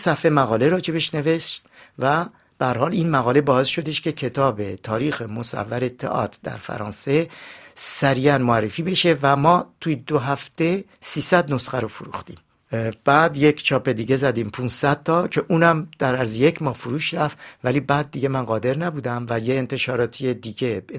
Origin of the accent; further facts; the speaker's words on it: Iran; گفتم آره من از ایران اومدم.